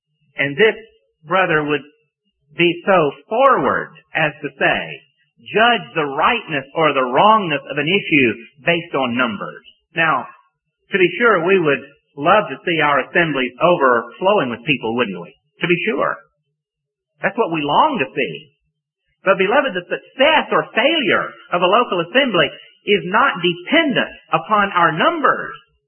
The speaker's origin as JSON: {"language": "English", "town": "Atlanta", "region": "Georgia", "country": "United States", "said": "I come from Atlanta, Georgia, and there I was a member of a church of about 5,000 or 6,000 people."}